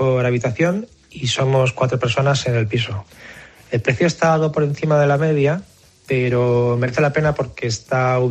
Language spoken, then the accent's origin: Spanish; Valencia, Valencian Community, Spain; moved away as an adult; now in Madrid, Spain; yo soy de Valencia y tuve que venir a Madrid a vivir y a trabajar.